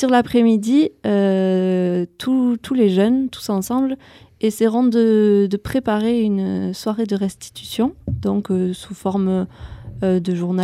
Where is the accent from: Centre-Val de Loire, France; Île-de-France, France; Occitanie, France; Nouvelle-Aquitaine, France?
Occitanie, France; Trébons; Moi j'ai des amis qui sont d'Argelès, mais après moi je suis de Trébons.